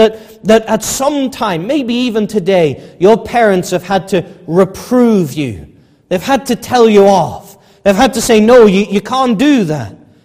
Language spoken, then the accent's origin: English; England, United Kingdom; now in Ulster, United Kingdom; I come from England originally